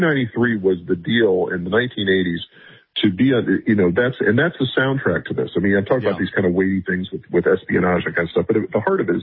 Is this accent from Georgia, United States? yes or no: yes; Atlanta, Georgia, United States; I mean, I grew up in Atlanta in the 80s, so I was a 14, 15-year-old kid in the 80s, so I knew that world very much.